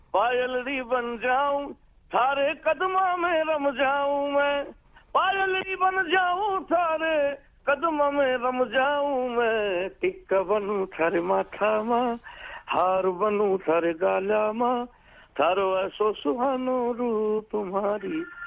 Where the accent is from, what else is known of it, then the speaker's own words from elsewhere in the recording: Pakistan; born there; مطلب میں تو پاکستان کی پیدائش ہوں لیکن دادا ہمارے وہیں پیدا ہوئے, میرے والد صاحب بھی وہیں پیدا ہوئے.